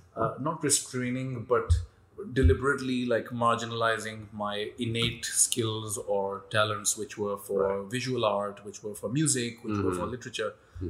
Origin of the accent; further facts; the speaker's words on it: Lahore, Punjab, Pakistan; I grew up in Lahore in Pakistan.